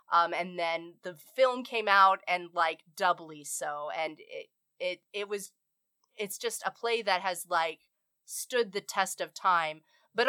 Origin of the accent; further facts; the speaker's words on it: Wales, United Kingdom; Right. Yeah, I know I have. I'm Welsh.